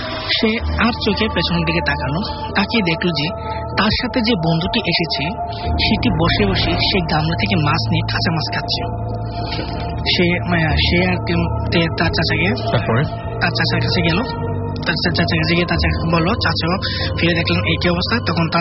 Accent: Comilla, Chittagong Division, Bangladesh; কুমিল্লা থেকে এসেছি।

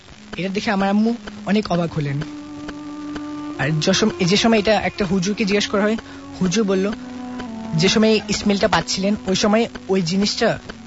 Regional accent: Hazaribagh, Dhaka Division, Bangladesh; BNM public কলেজের student, আমি হাজিরবাগ থেকে এসেছি।

